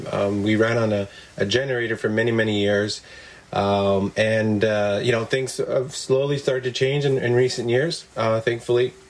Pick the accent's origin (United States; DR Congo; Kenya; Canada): Canada; first language Cree; English is a second language; So I learned Cree. It's my first language. English is actually a second language for me. And I believe it's because we're so far north.